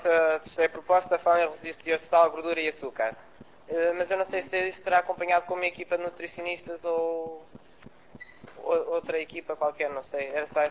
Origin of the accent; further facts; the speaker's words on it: Viseu, Portugal; Sou de Viseu